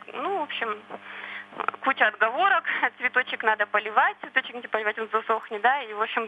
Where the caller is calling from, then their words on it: Yekaterinburg, Sverdlovsk Oblast, Russia; я звоню из Екатеринбурга.